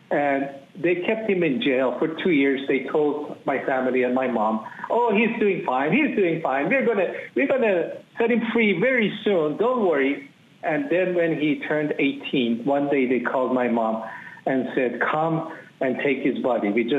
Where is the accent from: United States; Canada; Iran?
Iran; I was born as a Muslim in Iran. I was pretty much devout in my younger years